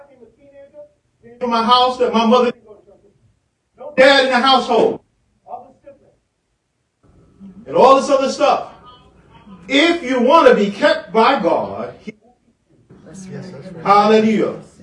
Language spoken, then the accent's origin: English; New York, United States; I grew up in the South Bronx, 183rd Street, South Boulevard, Freeman Street, West Palm Street.